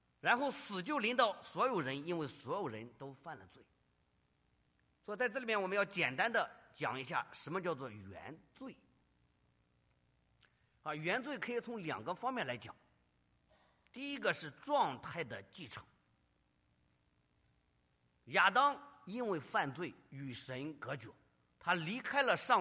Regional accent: China; now in United States; 我们很多年前或者最近从中国来到美国一样， 我们从中国来到美国，我们可能在这里娶妻生子。

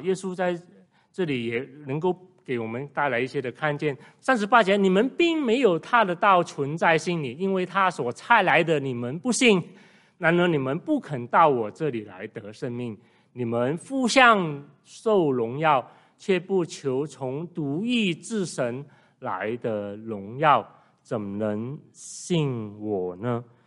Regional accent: Malaysia; 那我年少的时候，我们马来西亚人哈读很多四书五经了，就是我学校的背景了哈，我是华校生。

